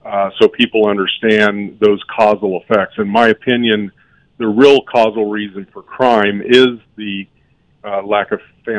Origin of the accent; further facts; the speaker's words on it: United States; I am drawn to that, but I am an American first.